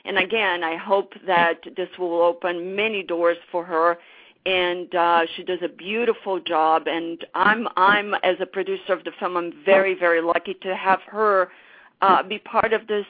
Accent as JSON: {"language": "English", "country": "Brazil", "second_language": "English", "moved": "yes", "lives_now": "United States", "said": "I'm originally from Brazil, so and I live in the United States now."}